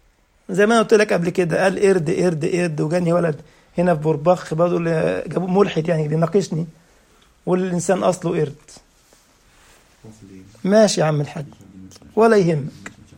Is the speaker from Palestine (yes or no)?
no; Egypt; احنا عندنا في مصر برضه جنينة حيوانات في الجيزة